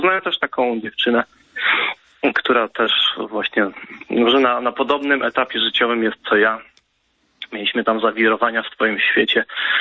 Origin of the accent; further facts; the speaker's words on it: Masovian Voivodeship, Poland; Jestem z Mazowsza